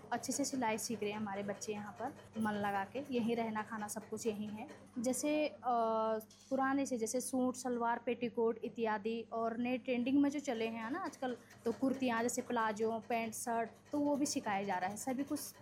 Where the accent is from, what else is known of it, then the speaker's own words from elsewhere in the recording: Bilona, India; मैं बिलोना से हूँ, लोकल से।